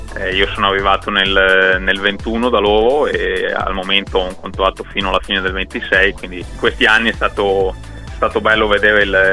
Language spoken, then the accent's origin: Italian; Buscoldo, Lombardy, Italy; quando ho visto una corsa nel mio paese a Buscoldo